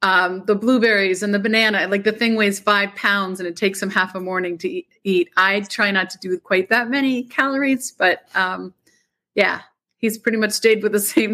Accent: Rhode Island, United States; I've always been in Rhode Island, went to school in Boston, worked in New York

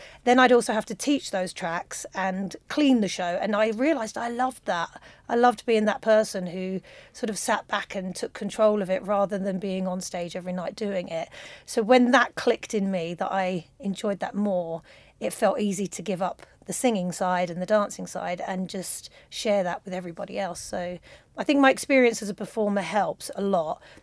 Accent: London, United Kingdom; as a Londoner, I find the accent sort of like Liverpudlian

